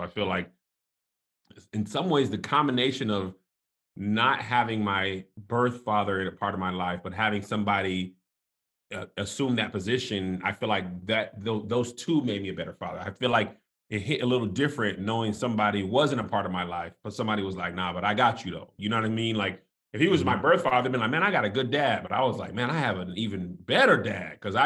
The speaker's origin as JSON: {"language": "English", "town": "El Paso", "region": "Texas", "country": "United States", "tie": "born there", "said": "So I'm a military brat. I was born in El Paso, Texas."}